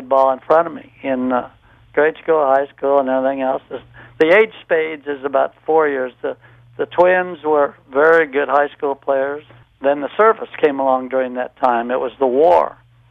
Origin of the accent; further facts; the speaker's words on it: Indianapolis, Indiana, United States; I grew up on the West Side of Indianapolis. I lived at 1140 West New York Street.